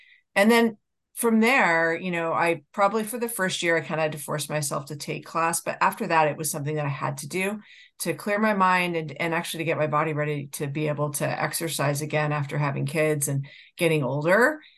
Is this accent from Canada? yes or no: yes; Canada; now in United States; But it turns out I'm Canadian, and I was taking classes in the United States.